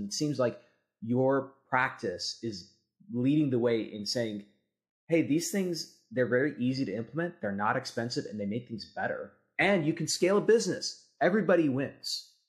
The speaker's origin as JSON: {"language": "English", "town": "El Paso", "region": "Texas", "country": "United States", "tie": "born or raised there", "said": "you know, I grew up in West Texas in El Paso. My father was a surgeon, had his own practice, right?"}